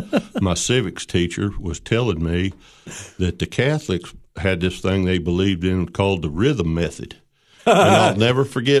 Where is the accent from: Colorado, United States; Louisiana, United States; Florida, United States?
Louisiana, United States; West Monroe; also born or lived in Huntington, New York; At 3 years old, I moved south down to West Monroe, Louisiana.